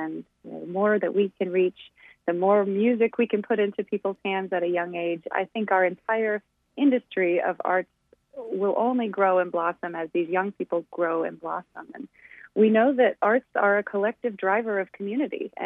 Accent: Cedar Rapids, Iowa, United States; also born or lived in Washington, D.C. / Jacksonville; As I mentioned, I grew up in Cedar Rapids, Iowa, and I have a very Midwestern heart.

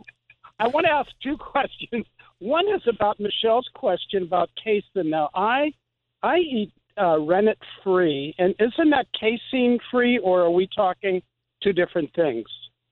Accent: Pittsburgh, Pennsylvania, United States; Well, on April 20th, my wife and I left Phoenix, Arizona, and we drove, 9 days to my hometown of Pittsburgh

